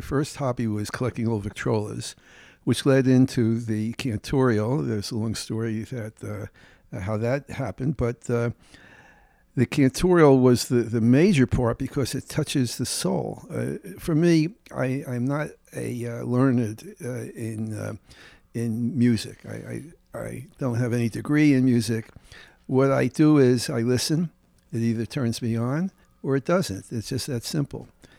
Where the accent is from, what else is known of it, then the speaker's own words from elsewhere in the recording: Newark, New Jersey, United States; born there; It's a lot in one breath, but I was born in Newark, New Jersey. My father was born in Romania, Bukovina, and my mother was from Newark, New Jersey.